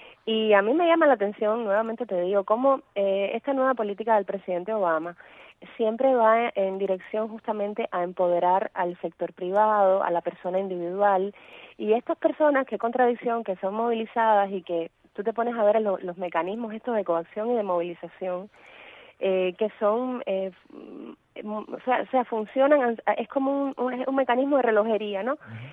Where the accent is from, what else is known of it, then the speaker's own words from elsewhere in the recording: Cuba; Y yo soy cubana y tengo la dignidad de ser cubana